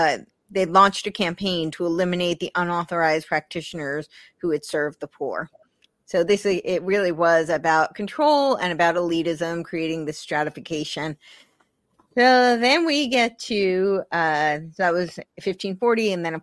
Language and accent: English; United States; I didn't know of it as an American.